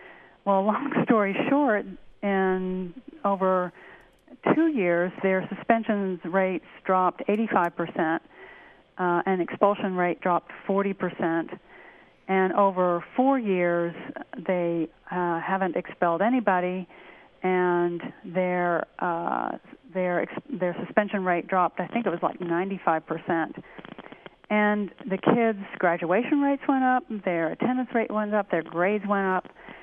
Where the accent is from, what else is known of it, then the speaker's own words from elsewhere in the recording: California, United States; So as I like to say, you know, being a Californian